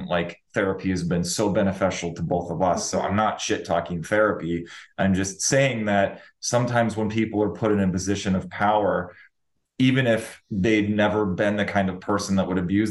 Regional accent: Minnesota, United States; I grew up in Minnesota, and, you know, a lot of times our roads are not great.

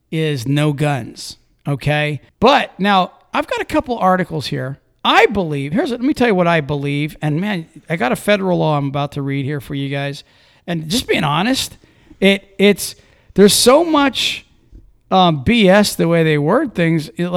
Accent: Georgia, United States; If I got a license for it in my home state, which is Georgia, is that going to be valid in other states?

